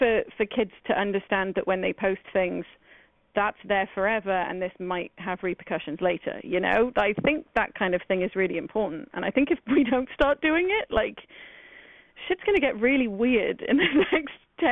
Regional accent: United Kingdom; I didn't go to a prom because I'm British

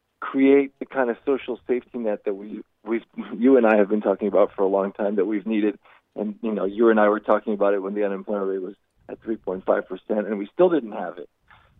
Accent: Rio de Janeiro, Brazil; now in United States; I grew up in Brazil. I spent 10 years of my childhood in Rio de Janeiro, which is about the most unequal city and country in the world.

